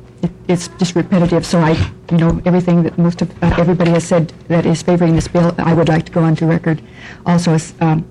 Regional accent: Salem, United States; I'm from Salem.

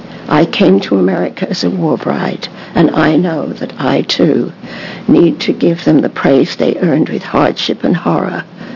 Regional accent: London, United Kingdom; moved away as an adult; now in Keizer, United States; I have been resident of Keizer since 1948. I grew up on the outskirts of London in the 1940s, experiencing the Battle of Britain and the Blitz

